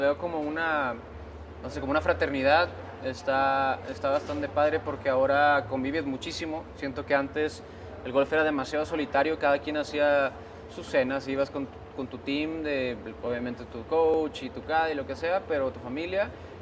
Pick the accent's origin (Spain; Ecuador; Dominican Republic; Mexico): Mexico; northern Mexico; Siendo norteño, compadre, ese es mi día perfecto.